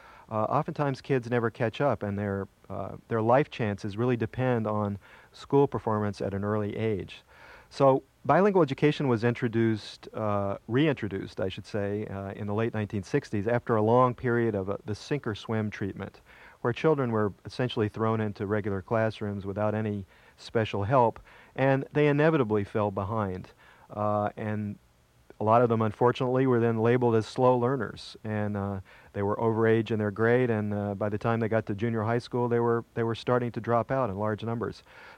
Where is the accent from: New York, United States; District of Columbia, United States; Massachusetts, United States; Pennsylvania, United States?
District of Columbia, United States; Washington; In my hometown of Washington, D.C., recently